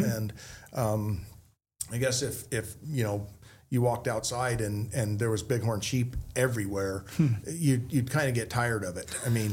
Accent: Winnemucca, Nevada, United States; I grew up in Northern Nevada, Winnemucca, Nevada

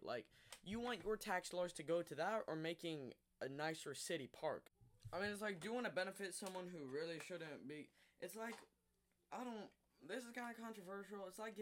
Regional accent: United States; I love being an American.

